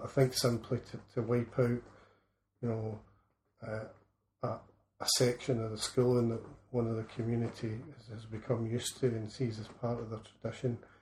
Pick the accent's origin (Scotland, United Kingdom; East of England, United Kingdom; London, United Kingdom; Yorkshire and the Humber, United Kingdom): Scotland, United Kingdom; Halfway; when I spoke earlier about growing up in Halfway, mm-hmm. when I went to school in Halfway, the two schools were right, and still are right next to each other, St Caddox and Cairns Primary